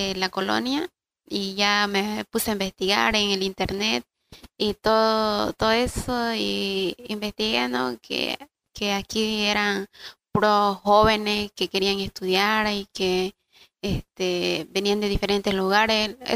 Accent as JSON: {"language": "Spanish", "town": "San Ignacio de Velasco", "region": "Santa Cruz", "country": "Bolivia", "said": "vengo de San Ignacio de Velasco, de la Chiquitanía."}